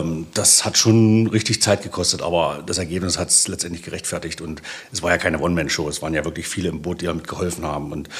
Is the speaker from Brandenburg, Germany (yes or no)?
no; Bad Langensalza, Thuringia, Germany; 55 Jahre, gebürtiger Bad Langensalza, ja, und auch nie so richtig aus der Stadt weggekommen.